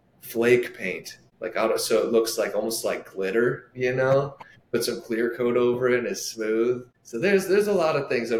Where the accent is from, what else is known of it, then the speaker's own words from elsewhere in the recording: Omaha, Nebraska, United States; also born or lived in Lincoln / Florida; Yeah, I was born in Lincoln, but we moved to Millard when I was like one or two, and then I grew up in Omaha.